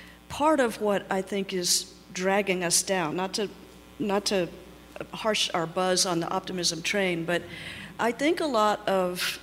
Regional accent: Texas, United States; And as a Texan, those words don't just flow out of my mouth very easily.

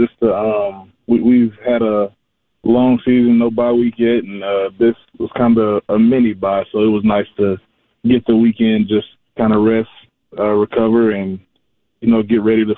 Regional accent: Tennessee, United States; I'm from Tennessee, so I almost went to the game Sunday, you know, to get a little in-person view.

